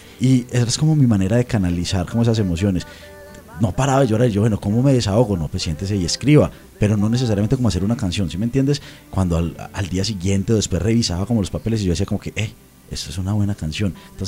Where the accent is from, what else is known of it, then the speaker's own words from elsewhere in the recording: Medellín, Antioquia, Colombia; now in Cali, Colombia; Yo soy paisa de nacimiento, de corazón. Mi trabajo se está haciendo en Cali. Entonces, parte de mi corazón es caleño, ¿sí?